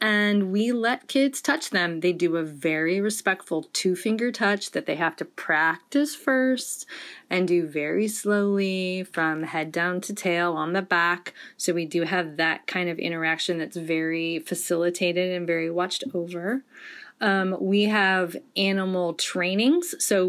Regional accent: Detroit, Michigan, United States; And even as a kid growing up in Detroit, witnessing that, my siblings and I all felt like this wasn't right.

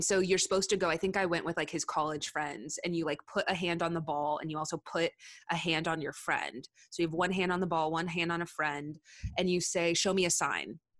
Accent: California, United States; like I'm from Southern California, and also like, you know, my family's in parts of Texas

